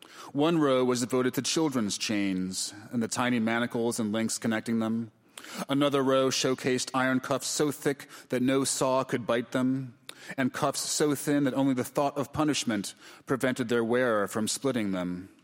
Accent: New York, United States; No. I'm from New York. You know, I was going to get mugged or terrorized when I leave the house.

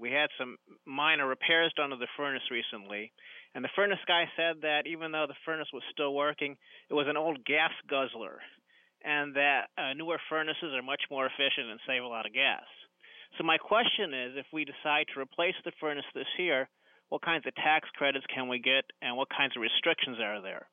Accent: Buffalo, New York, United States; Well, I'm from Buffalo originally, so.

